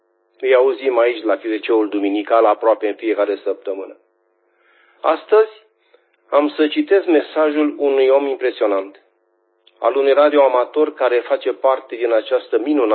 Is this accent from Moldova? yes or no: no; Oltenia, Romania; sunt oltean.